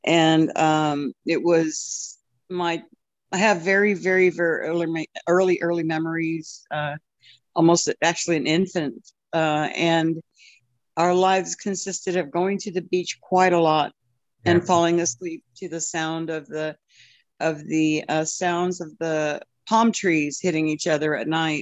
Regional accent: Corpus Christi, Texas, United States; born there; I was born in Corpus Christi, Texas in 1953.

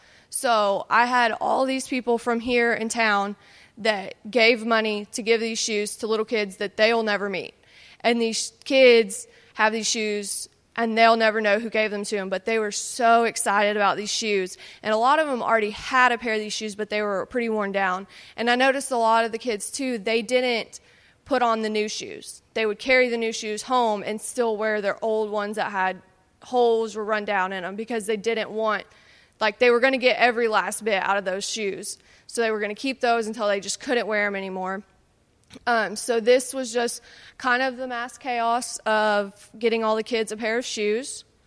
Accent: Texas, United States; Of course, when you wake up to an earthquake, being a Texan, you don't know what to do.

